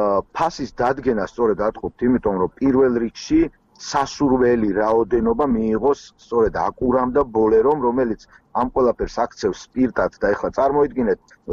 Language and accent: Georgian; Kakheti, Georgia; სული და გული გეუბნებით როგორც კახელი კაცი